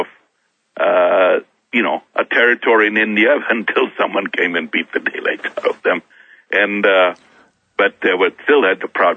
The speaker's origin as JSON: {"language": "English", "country": "Kenya", "tie": "born or raised there", "said": "I was born and raised up in Kenya, Africa. But we were very devout Hindus and very proud. I came from a Rajput tradition that means sons of kings."}